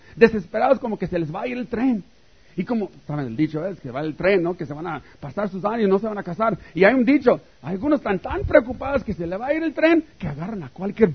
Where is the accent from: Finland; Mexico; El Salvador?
Mexico; Tijuana, Baja California; Yo vengo de Baja California, como en Tijuana, ¿no?